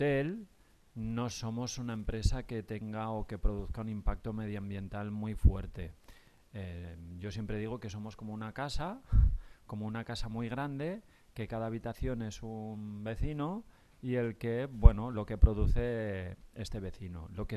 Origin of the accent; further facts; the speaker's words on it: Bilbao, Basque Country, Spain; moved away; yo soy de Bilbao. Si te encuentras con uno de Bilbao y no te dice que es de Bilbao, es que no es de Bilbao. Los de Bilbao siempre decimos que, lo primero, somos de Bilbao. Vine aquí hace ya 17 años